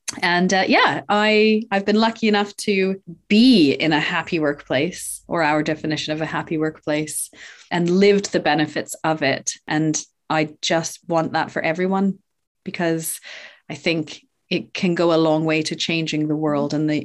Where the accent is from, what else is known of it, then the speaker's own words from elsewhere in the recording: British Columbia, Canada; moved away as an adult; now in United Kingdom; I'm originally from Canada. I hail from Vancouver Island, so very west coast. I had a very non-traditional upbringing in the woods of British Columbia and spent up until I was 25 there, and then came over to England for love and came for a year. Still here, 17 years later